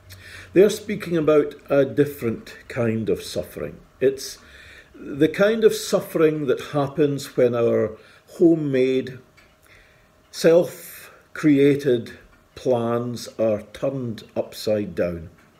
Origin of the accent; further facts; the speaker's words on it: Dufftown, Scotland, United Kingdom; When I was in my early 20s, growing up in Dufftown and exploring some sense of calling to the ministry